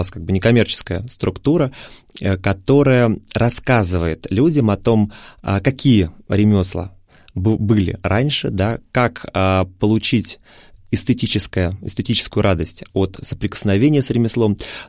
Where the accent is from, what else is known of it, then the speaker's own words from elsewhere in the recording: Moscow, Russia; born there; also born or lived in Tver Oblast; так уж получилось, по крайней мере, в моей жизни, что я родился в Москве.